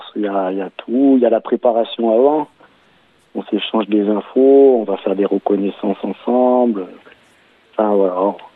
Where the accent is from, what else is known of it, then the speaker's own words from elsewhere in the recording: Auvergne-Rhône-Alpes, France; born there; je suis né ici en Chartreuse, donc c'est chez moi